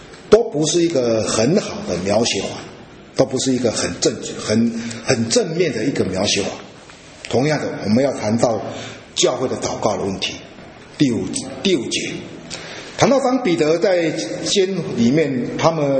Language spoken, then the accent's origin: Chinese; China; 这个在我们中国人东方人比较没有这样的用法，我们中国人大概没早期我们中国人是没有这种用法的。